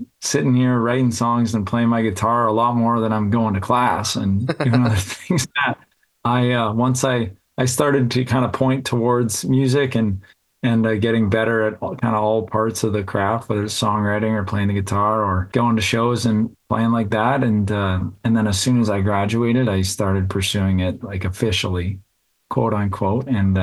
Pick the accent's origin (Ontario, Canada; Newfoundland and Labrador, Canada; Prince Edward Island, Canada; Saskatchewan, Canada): Ontario, Canada; Elmira; But yeah, I did most of my growing up in Elmira, played hockey and went to high school and stuff like that there.